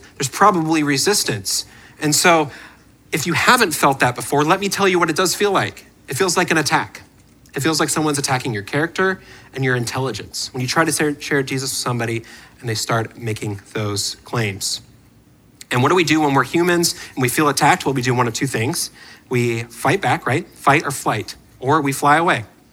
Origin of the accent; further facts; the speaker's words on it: Canada; I'm Canadian, okay? So I can say that. And I'm from Canada. And when I was growing up, this is often how when I told people I was from Canada, they would respond.